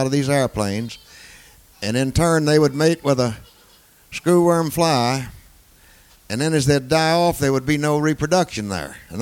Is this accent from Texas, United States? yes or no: yes; Texas, United States; And, of course, I was raised over in Texas, and I was used to them.